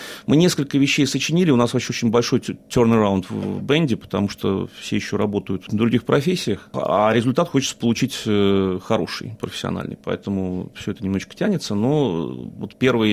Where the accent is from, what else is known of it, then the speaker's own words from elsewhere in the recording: Saint Petersburg, Russia; now in Australia; я из Санкт-Петербурга, да, изначально.